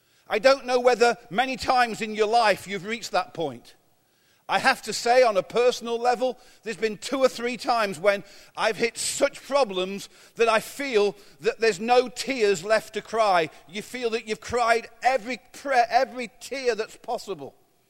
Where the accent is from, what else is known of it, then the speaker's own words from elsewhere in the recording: England, United Kingdom; And being English, that's just double the case.